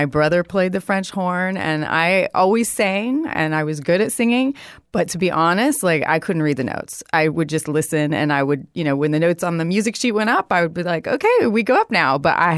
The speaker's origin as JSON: {"language": "English", "country": "Philippines", "tie": "born or raised there", "also_born_or_lived": "Seattle, United States", "said": "So I'm originally from Seattle, but I actually grew up in the Philippines. So we moved there when I was almost 8, and I stayed there all through high school."}